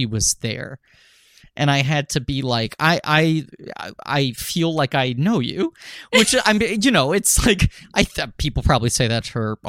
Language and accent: English; New York City, New York, United States; I'm from New York City, but I the bar mitzvah was very different over there.